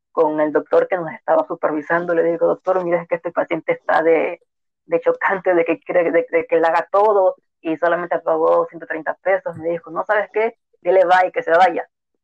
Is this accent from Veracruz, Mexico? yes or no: yes; Alvarado, Veracruz, Mexico; yo estaba aquí en Alvarado, porque yo soy de Alvarado, Veracruz, y yo estudié en el puerto de Veracruz odontología. Bueno, aquí en Alvarado, en mi pueblo